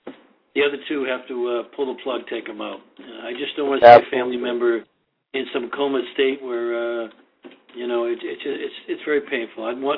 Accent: Boston, Massachusetts, United States; I grew up in South Boston.

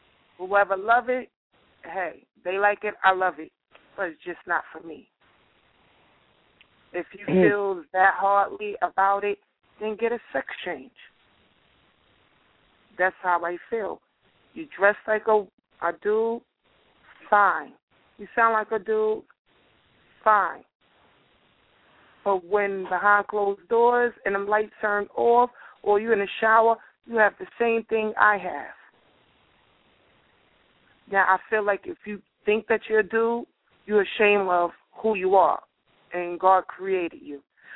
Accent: Brooklyn, New York, United States; And I'm from Brooklyn, so that tells you.

